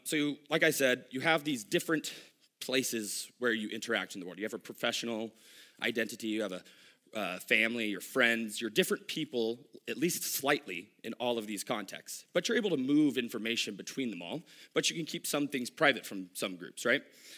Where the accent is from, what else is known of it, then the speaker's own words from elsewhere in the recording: Dallas, Texas, United States; In Texas, I'm from Dallas.